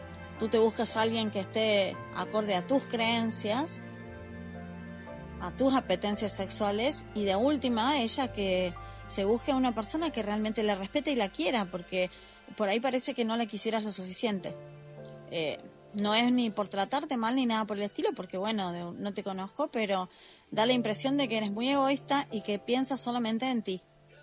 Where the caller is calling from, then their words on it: Argentina; desde Argentina